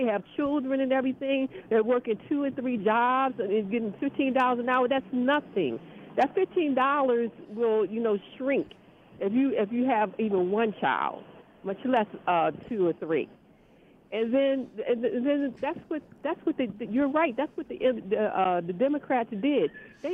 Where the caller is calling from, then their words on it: Baltimore, Maryland, United States; from Baltimore.